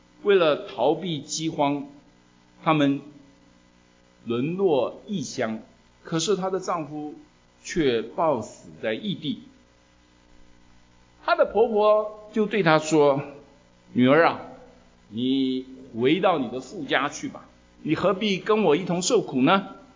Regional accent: China; 这种美国的笑话我们中国人是听不懂

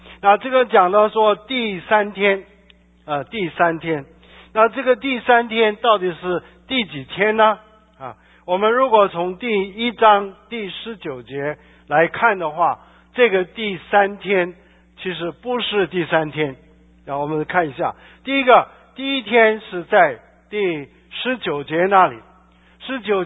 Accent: China; 我们中国人说婚姻是人生大事

